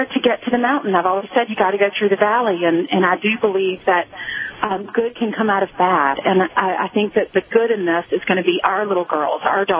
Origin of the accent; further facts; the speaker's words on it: South Carolina, United States; now in New York City, United States; And to know that I grew up in South Carolina, I'm now at this big network in New York City.